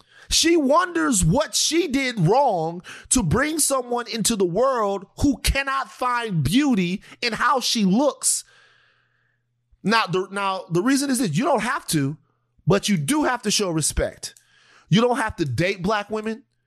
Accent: Louisiana, United States; I'm from Louisiana.

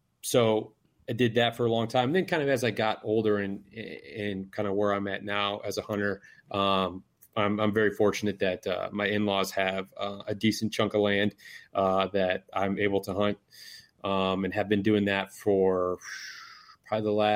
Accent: Michigan, United States; I'm from Michigan, born and raised here. I grew up in northern lower Michigan, small community. And then now I actually reside in southeast Michigan. So for those familiar with the Midwest, or even if they're not, basically metro Detroit area.

